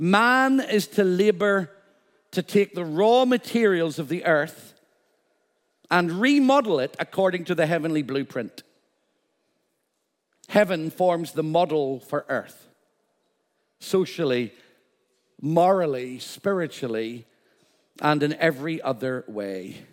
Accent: Northern Ireland, United Kingdom; I'm from Northern Ireland. By the way, you better get used to this accent.

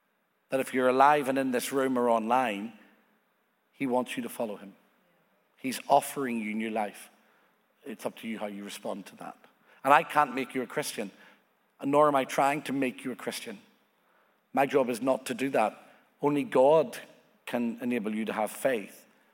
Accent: Northern Ireland, United Kingdom; I come from Northern Ireland.

